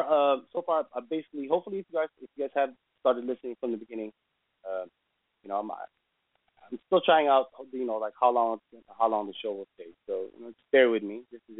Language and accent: English; West Coast, United States; I'm from the West Coast, and Breezy is from the East Coast.